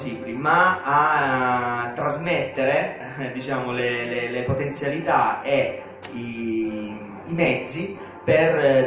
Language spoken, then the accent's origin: Italian; Abruzzo, Italy; Io sono abruzzese e diciamo che sono quello che sono proprio perché vengo da dove vengo.